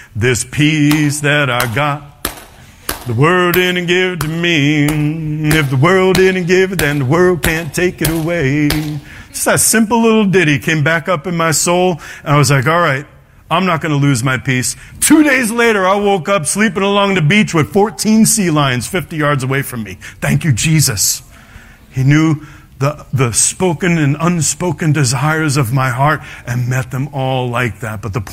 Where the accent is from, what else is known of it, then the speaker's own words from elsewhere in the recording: New York, United States; I'm from New York. We got bigger bridges in New York.